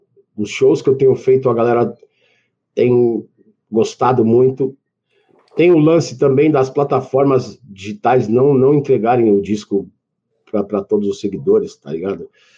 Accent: São Paulo, Brazil; eu fui criado pela minha mãe no Jardim Celeste, ali no bairro da periferia de São Paulo.

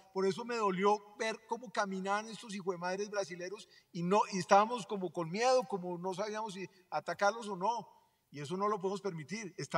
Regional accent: Colombia; los colombianos somos capaces de hacer vainas así, como de mentiras, como apoteósicas.

